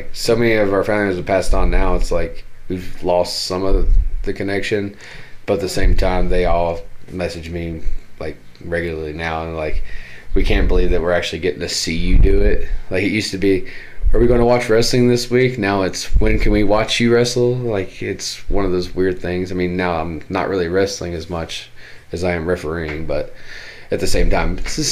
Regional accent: the South, United States; I'm from the South.

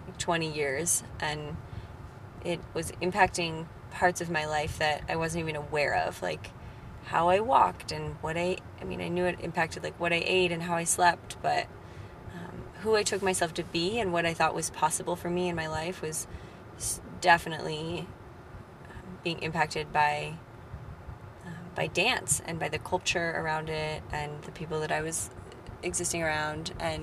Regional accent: Colorado, United States; now in Portland, United States; I'm from Colorado. I used to be a ballerina.

